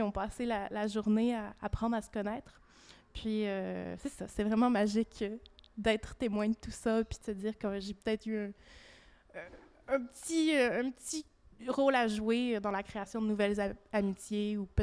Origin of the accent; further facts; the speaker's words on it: Quebec City, Quebec, Canada; J'ai grandi à Québec